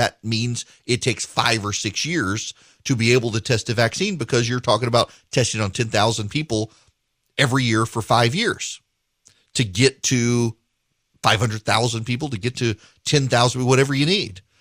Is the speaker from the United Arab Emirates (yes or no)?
yes; Dubai, United Arab Emirates; When I was a kid, I grew up in Dubai.